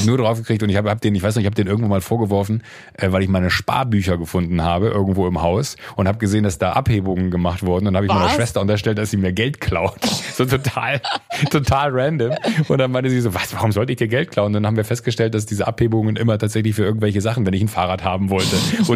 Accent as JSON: {"language": "German", "region": "North Rhine-Westphalia", "country": "Germany", "said": "im rheinischen Kreis Viersen, Mönchengladbach, die Ecke, wo ich herkomme"}